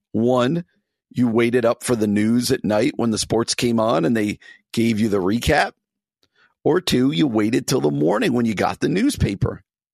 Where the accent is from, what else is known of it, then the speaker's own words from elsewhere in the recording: New Jersey, United States; The Newark Star Ledger. That's where I grew up in New Jersey, and it was the Star Ledger.